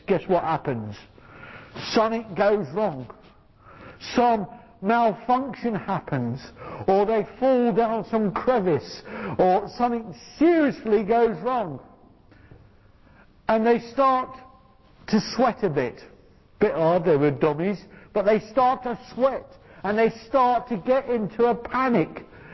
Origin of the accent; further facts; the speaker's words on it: Beckenham, London, United Kingdom; Bromley is only a stone's throw away from where I was brought up. I was brought up in Beckenham. People who are posh say it's in Kent. People who are common like me say it's in London. And that's where I was brought up as a little lad.